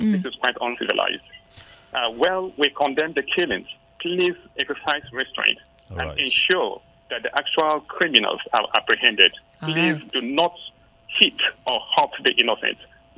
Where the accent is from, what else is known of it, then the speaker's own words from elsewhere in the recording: Nigeria; we Nigerians totally and outrightly condemn the killings